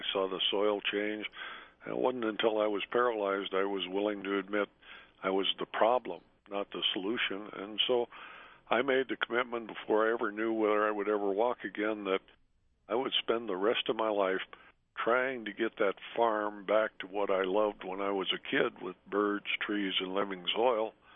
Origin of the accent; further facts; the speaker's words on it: Montana, United States; But, you know, here I was from Montana. I'd rather be caught riding a stolen horse than admitting to somebody I was thinking about becoming a vegetarian.